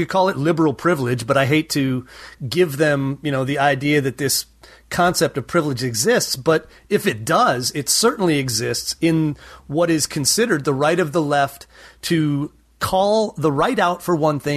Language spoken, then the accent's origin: English; Green Bay, Wisconsin, United States; She never went to the state of Wisconsin, my home state. I'm from Green Bay.